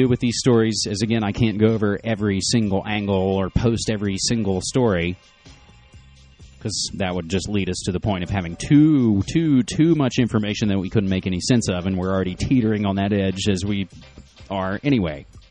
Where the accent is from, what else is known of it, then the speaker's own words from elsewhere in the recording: New York, United States; we'd destroy major cities like my hometown, New York, in minutes.